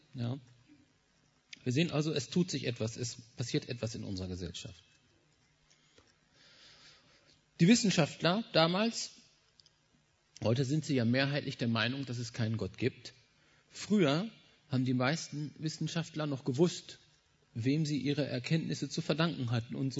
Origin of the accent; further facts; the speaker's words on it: Bad Salzuflen, North Rhine-Westphalia, Germany; Ich komme aus Ostwestfalen, das heißt genauer gesagt aus Bad Salzuflen. Das liegt irgendwo so auf der Hälfte zwischen Dortmund und Hannover, ein bisschen südlicher.